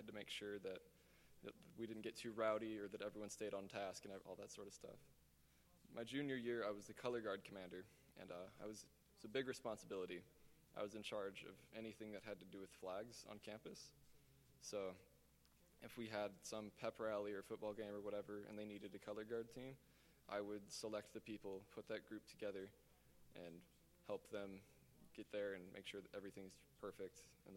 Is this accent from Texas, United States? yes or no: yes; Flower Mound, Texas, United States; also born or lived in Austin; We moved up here shortly after I was born from Austin. We stayed in an extended stay hotel for a few months, and then my parents bought a house in Flower Mound.